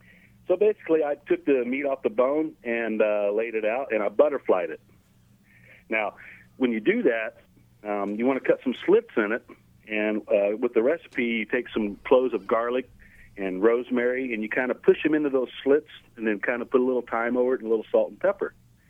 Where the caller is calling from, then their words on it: Garden Plain, Kansas, United States; Hey, I'm in Garden Plain, Kansas.